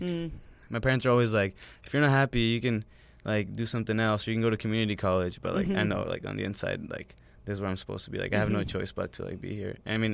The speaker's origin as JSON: {"language": "English", "country": "United States", "tie": "born or raised there", "said": "just growing up in the United States, like, we, like, have to face a lot of trials."}